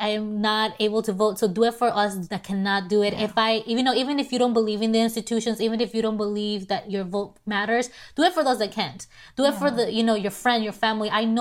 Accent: Peru; You know, I am from Peru, so 90% of us are of indigenous blood or descent.

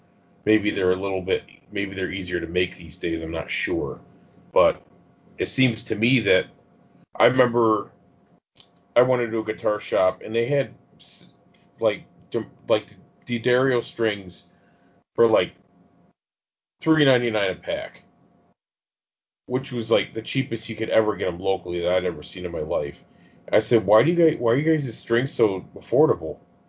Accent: New York, United States; I'm from New York

